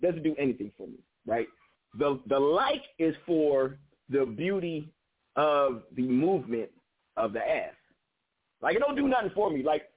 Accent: California, United States; I'm from the country. I'm from California, the Bay Area, California.

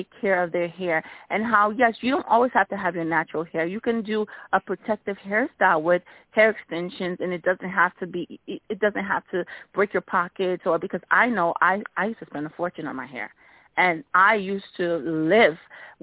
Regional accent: East Orange, New Jersey, United States; East Orange, New Jersey, yes, right by Brick Church.

